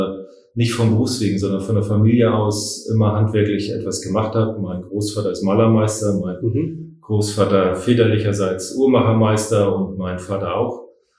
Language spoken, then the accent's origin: German; Hamburg, Germany; moved away as an adult; now in Schwerin, Germany; Und bin Hamburger und mich hat es halt nach Schwerin verschlagen.